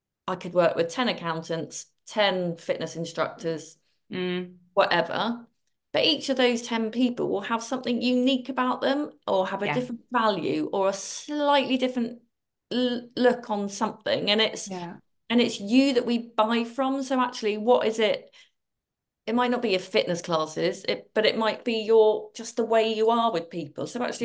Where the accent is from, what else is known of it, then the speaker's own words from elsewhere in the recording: South West England, United Kingdom; Because I'm from Devon, there needs to be a bit of clotted cream on there as well.